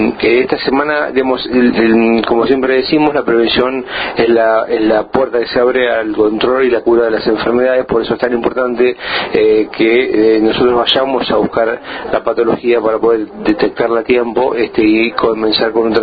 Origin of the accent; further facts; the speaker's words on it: Buenos Aires, Argentina; Yo vengo de Buenos Aires